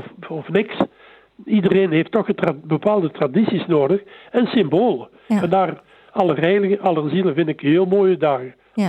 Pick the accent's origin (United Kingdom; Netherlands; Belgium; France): France; Dutch is a second language; Maar bij ons in Frankrijk en overal, de meeste landen, is het vrij.